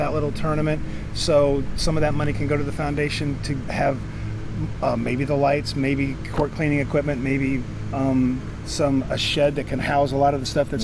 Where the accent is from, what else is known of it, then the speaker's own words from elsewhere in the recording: Punta Gorda, Florida, United States; now in Louisville, United States; I'm from Punta Gorda, Florida